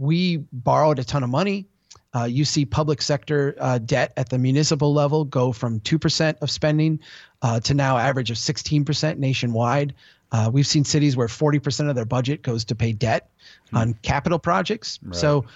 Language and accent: English; Minnesota, United States; I'm an engineer, and I did engineering work for years here in central Minnesota, in my hometown.